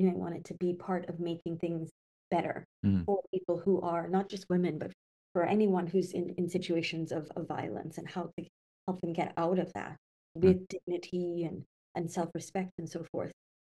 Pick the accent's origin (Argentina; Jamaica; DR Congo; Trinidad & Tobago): Trinidad & Tobago; Trinidad; also born or lived in Tobago / Jerusalem; now in Atlanta, United States; Yeah, so I was born in Tobago and raised in Trinidad, and I just moved to Atlanta in July of last year from Jerusalem. We lived there for 6 years.